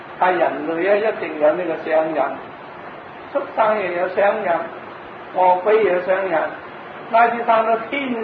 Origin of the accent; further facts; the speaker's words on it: Guangdong, China; 就我哋廣東人咧，都係食嗰啲苦瓜。